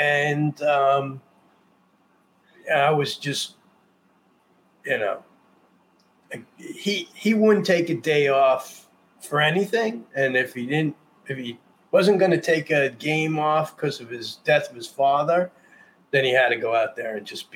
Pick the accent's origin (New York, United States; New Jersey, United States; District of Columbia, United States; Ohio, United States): New York, United States; I'm a Buck fan also, even though I'm from New York.